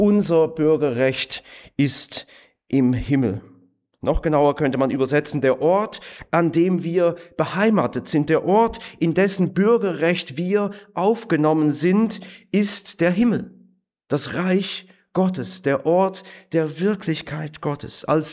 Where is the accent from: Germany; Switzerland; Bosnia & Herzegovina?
Switzerland; Winterthur, Zurich; born there; weil mein Vater Deutscher ist und meine Mutter Schweizerin war. dass mein Geburtsort, der dann auch auf dem deutschen Pass draufsteht und auf dem Personalausweis auch, Winterthur in der Schweiz, dass er dort liegt